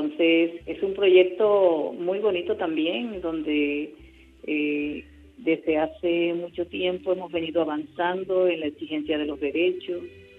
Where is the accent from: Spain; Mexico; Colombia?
Colombia; 4 de las compañeras que conformamos la organización, somos colombianas. Entonces, venimos de Colombia ya con un trabajo.